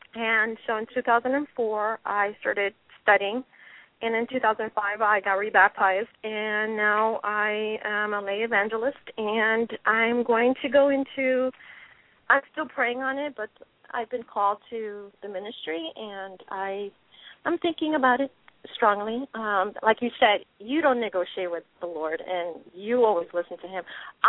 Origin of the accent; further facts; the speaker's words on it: Bronx, New York, United States; now in California, United States; I'm from the Bronx, now live in California, Cali.